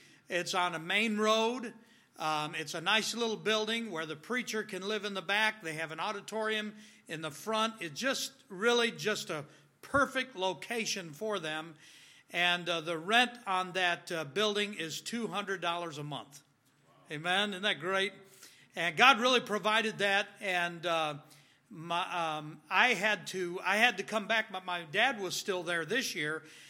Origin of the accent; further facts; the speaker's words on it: Youngstown, Ohio, United States; born there; Now, in 1960, my dad started the Youngstown Baptist Church, and I was born in Youngstown.